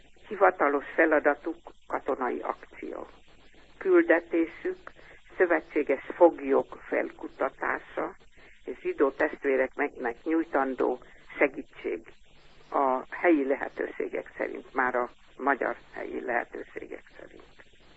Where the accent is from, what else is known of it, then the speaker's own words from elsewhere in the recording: Jánosháza, Vas, Hungary; now in Israel; Onnan származunk mind a ketten, Jánosházáról, a finni nagymama szükebb pátriájából.